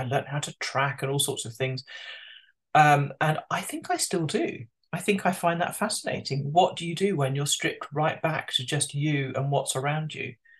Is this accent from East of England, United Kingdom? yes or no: no; Tunbridge Wells, South East England, United Kingdom; I'm very local. I grew up in and around Tunbridge Wells, went to school there, and have lived in this area, apart from when I went to university and lived abroad as part of that. I've lived in this area absolutely all of my life.